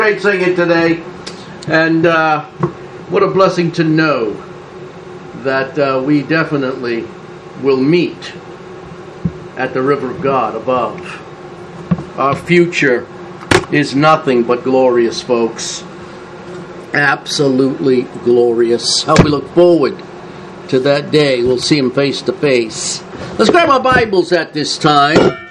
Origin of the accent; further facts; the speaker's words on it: Boston, Massachusetts, United States; I was born and raised in Boston, as you know, and Red Sox diehard fan.